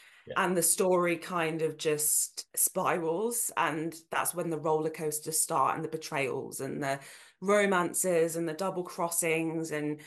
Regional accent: Nottingham, East Midlands, United Kingdom; especially Nottingham, where I'm from, and Derby

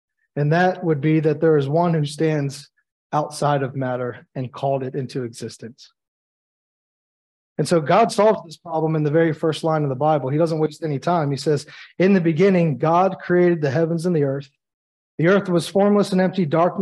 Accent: Baltimore, Maryland, United States; So, you know, I went, okay, well, you know, I'm from Baltimore.

